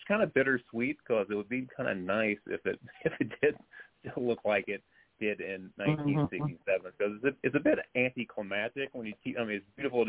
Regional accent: St. Louis, Missouri, United States; now in Ashland, United States; I'm originally from the Midwest, the St. Louis area. In the spring of 2016, I moved to Oregon. My house is here in Ashland, Oregon

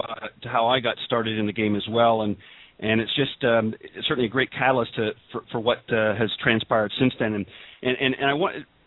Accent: Canada; accent: Canadian; he obviously recognized my Canadian accent and asked me what part I was from. And of course, being from Canada, hockey's a big big thing in Canada.

